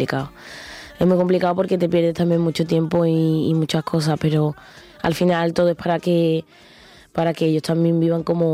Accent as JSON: {"language": "Spanish", "town": "Seville", "region": "Andalusia", "country": "Spain", "tie": "born or raised there", "also_born_or_lived": "Jerez", "lives_now": "Seville, Spain", "said": "Yo nací en Jerez, pero me crié en Sevilla."}